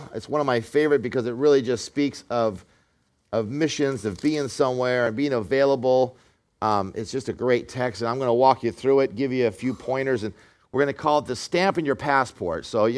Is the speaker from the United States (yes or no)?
yes; California, United States; And I grew up in California, the desert.